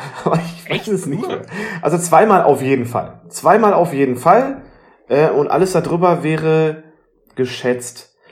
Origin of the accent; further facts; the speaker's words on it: North Rhine-Westphalia, Germany; now in Marburg, Germany; Ich bin aufgewachsen im Sauerland